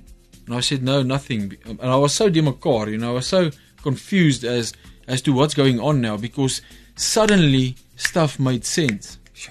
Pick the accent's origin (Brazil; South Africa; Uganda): South Africa; Free State; So I grew up in the Free State.